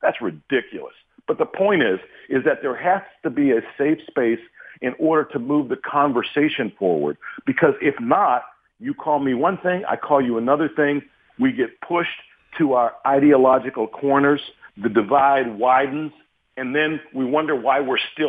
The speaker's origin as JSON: {"language": "English", "town": "Pittsburgh", "region": "Pennsylvania", "country": "United States", "tie": "born or raised there", "said": "I grew up in Homewood."}